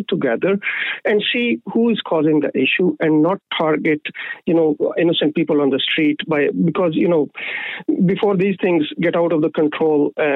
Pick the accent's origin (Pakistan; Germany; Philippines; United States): Pakistan; English is a second language; now in Ireland; I'm originally from Pakistan.